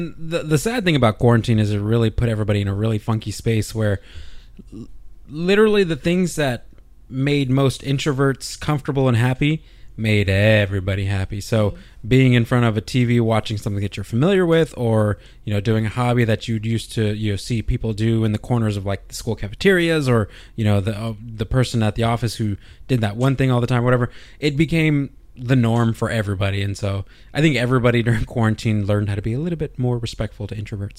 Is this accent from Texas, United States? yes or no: yes; Texas, United States; even when I moved out here from Texas, it made me homesick at times